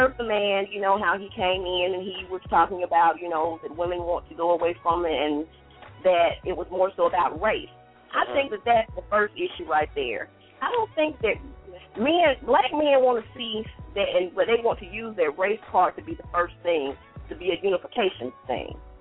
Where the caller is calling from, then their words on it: Columbus, Ohio, United States; I'm calling from Columbus.